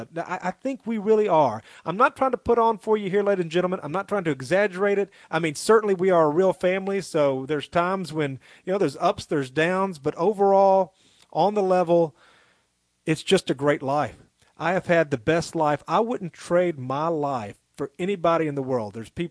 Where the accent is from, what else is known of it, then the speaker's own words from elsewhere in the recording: the South, United States; But I'm a Christian. I'm a Southerner.